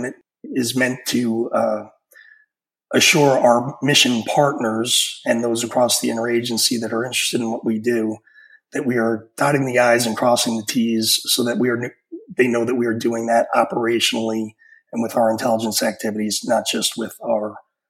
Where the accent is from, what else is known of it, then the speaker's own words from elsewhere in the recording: New York, United States; I'm a New Yorker from growing up